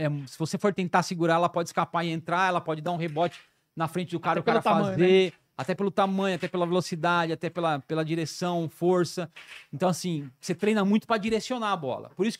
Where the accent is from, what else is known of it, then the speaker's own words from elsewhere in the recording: São Paulo, Brazil; sou paulista.